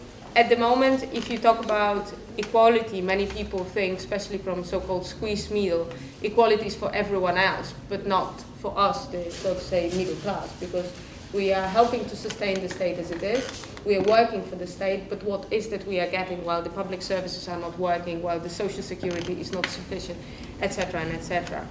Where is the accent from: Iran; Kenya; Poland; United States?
Poland; if you talk about solidarity in my home country, which is Poland